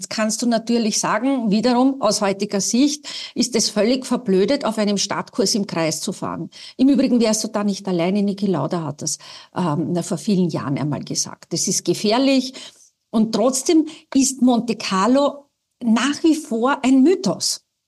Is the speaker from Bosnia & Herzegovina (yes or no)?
no; Austria; Also als Österreicherin, die ich ja nach wie vor bin